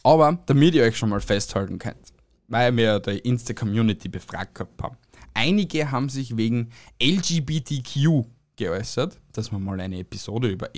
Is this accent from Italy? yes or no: no; Austria; Und ich verstehe halt einfach bei uns in Österreich oder generell in europäischen Ländern nicht, wie weit wir das so bringen können.